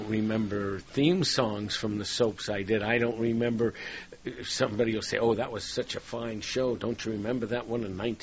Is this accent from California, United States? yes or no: no; Brooklyn, New York, United States; I am a New Yorker. I live on the coast now.